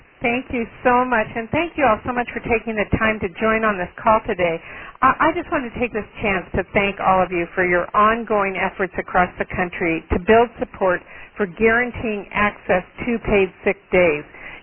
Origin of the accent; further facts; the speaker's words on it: Washington, United States; States and localities, including Tacoma and Seattle in my home state of Washington, have already adopted policies to provide paid sick days.